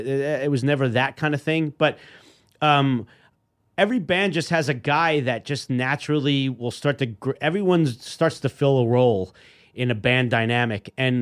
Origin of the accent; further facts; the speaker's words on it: New York, United States; As a kid growing up in New York, I mean, he was Marv Albert was my local guy on the 6 o'clock news.